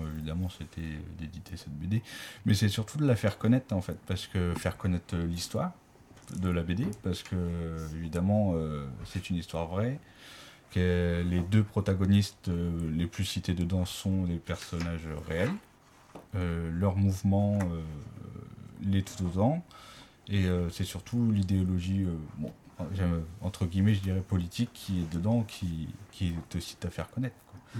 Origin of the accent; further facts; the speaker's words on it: Brest, Brittany, France; parce que déjà, on est de Brest, mon père était de Brest.